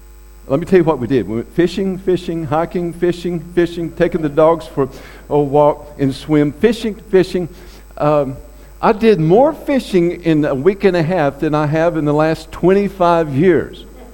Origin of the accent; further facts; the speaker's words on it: the South, United States; You know, I'm from the South. And being raised in the Bible Belt, we didn't think the Yankees had a spirituality about them, you know.